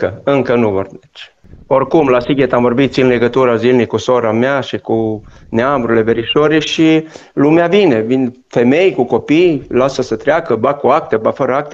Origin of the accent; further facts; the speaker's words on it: Ukraine; now in Romania; Da, eu sunt ucrainean de naționalitate, dar român, inima ține cu ambele țări.